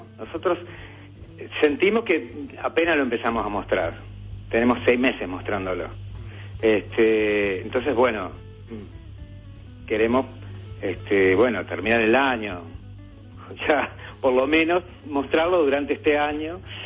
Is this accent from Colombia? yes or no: no; Uruguay; moved away as an adult; now in Argentina; Yo soy de Uruguay, sí, sí. Hace ya, bueno, como muchos uruguayos, hace mucho tiempo que vivo acá, que vine a estudiar acá. Hace como 20 años y la mitad de mi familia es argentina.